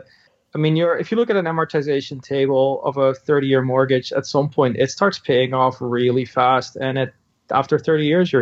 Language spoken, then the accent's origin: English; Netherlands; now in San Francisco, United States; I grew up in the Netherlands. We currently live in San Francisco.